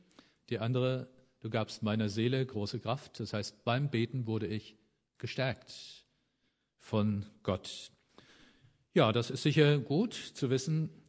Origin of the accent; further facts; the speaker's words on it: Oberursel, Hesse, Germany; Ich stamme aus Oberursel und da hatten wir immer drei Pfarrer.